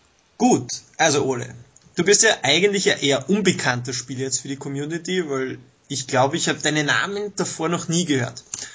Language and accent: German; Austria; also ich komme aus Österreich